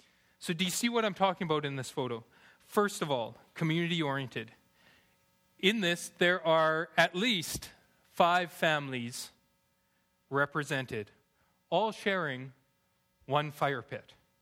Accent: Alberta, Canada; Now, I'm from Alberta. I grew up in Alberta. I love steak. I grew up on steak.

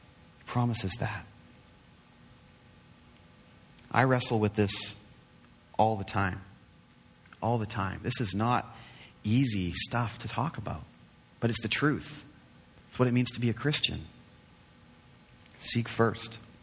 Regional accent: Nottingham, East Midlands, United Kingdom; born there; in my town where I was born in Nottingham.

